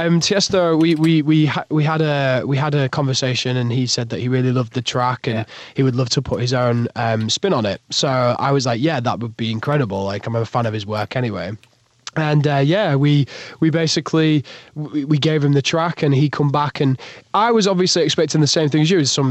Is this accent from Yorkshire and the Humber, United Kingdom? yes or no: yes; Yorkshire and the Humber, United Kingdom; I'm just a Yorkshire lad.